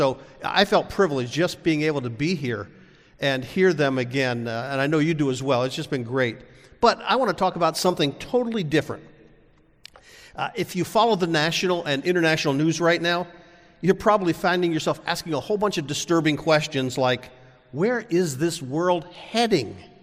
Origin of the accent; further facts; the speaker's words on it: Bloomsburg, Pennsylvania, United States; I grew up in this greater area. I grew up just outside Bloomsburg. My mother was from Wilkes-Barre.